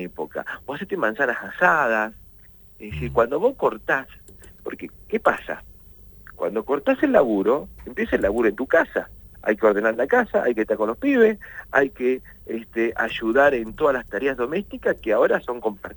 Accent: Argentina

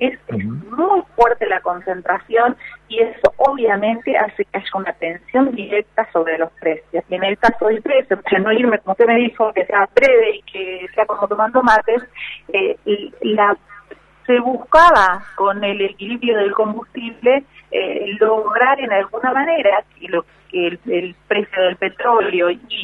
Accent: Tierra del Fuego, Argentina; Nosotros, a los que provenimos de Tierra del Fuego, que conocemos la política de la Patagonia

